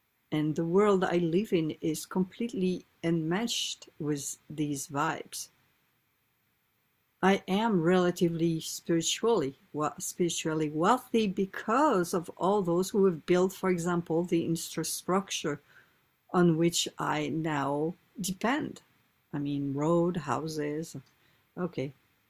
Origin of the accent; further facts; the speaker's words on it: France; I grew up by the water. I grew up by the Atlantic in France on the West Coast. And my hometown is a harbor for fishermen.